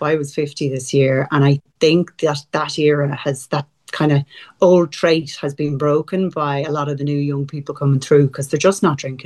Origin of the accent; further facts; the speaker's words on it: Dublin, Leinster, Ireland; moved away; I'm from Dublin. I've been living abroad for the last 9 years.